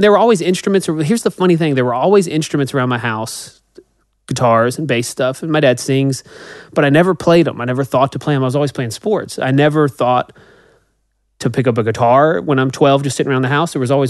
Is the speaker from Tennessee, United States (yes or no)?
yes; Nashville, Tennessee, United States; I'm born and raised in Nashville and I've been around country music my whole life